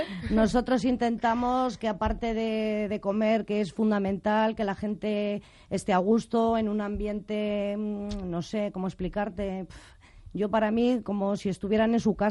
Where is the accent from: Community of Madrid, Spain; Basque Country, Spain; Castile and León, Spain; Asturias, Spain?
Asturias, Spain; yo mi infancia siempre ha sido en cocina, soy asturiana y bueno, en Asturias.